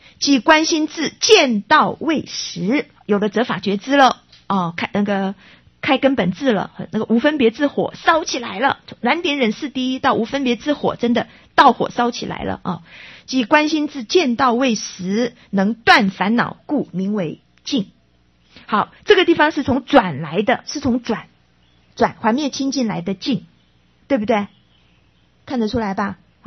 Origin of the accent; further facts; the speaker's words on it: China; 所以很多真的，我们中国人真的很幸福。